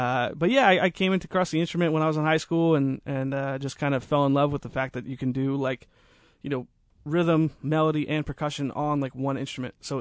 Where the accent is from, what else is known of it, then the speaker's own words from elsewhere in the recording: New Jersey, United States; I think, I mean, obviously, like, I'm from New Jersey.